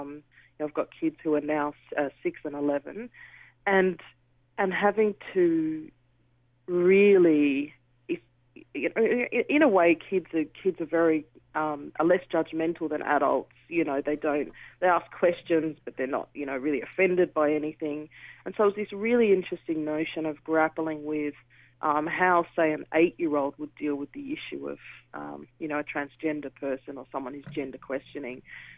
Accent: Australia; born there; I'm an Australian-born person of you know, parents who've migrated from London but were born in the West Indies.

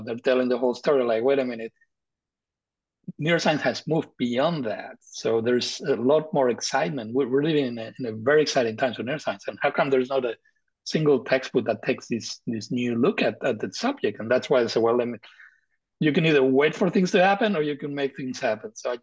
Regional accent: Madrid, Community of Madrid, Spain; And I'm actually Spanish. I come from Madrid. Cajal was my hero growing up.

